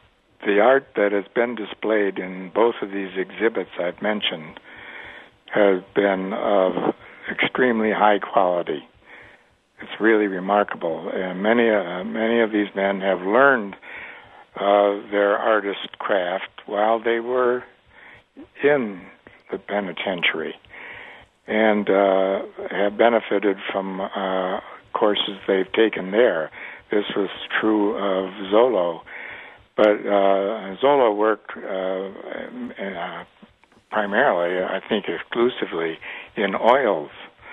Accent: New York, United States; Oh, I grew up in upstate New York in Chautauqua County, which is the westernmost county in New York State.

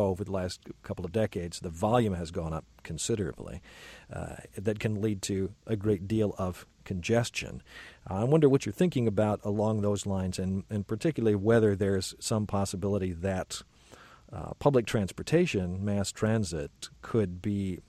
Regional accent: Illinois, United States; I grew up in Cook County and have occasion to be up there a couple of times a year at least because I still have family there.

